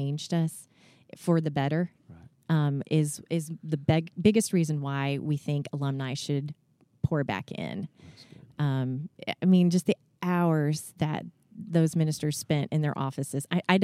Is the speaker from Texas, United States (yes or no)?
no; Atlanta, Georgia, United States; I grew up in Metro Atlanta, and I was ignorant of a lot of the other ways of life people lived around me, even just in the state.